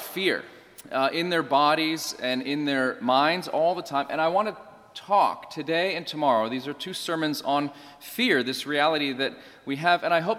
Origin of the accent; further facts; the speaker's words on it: North Carolina, United States; Growing up in North Carolina, I saw a lot of pickup trucks on the road.